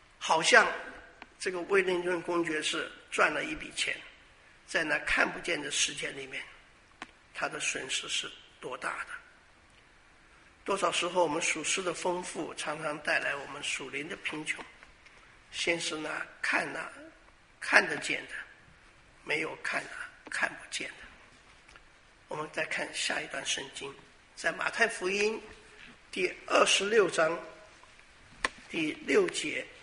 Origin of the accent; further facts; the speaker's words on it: Taiwan; 我以前小的时候在台湾的时候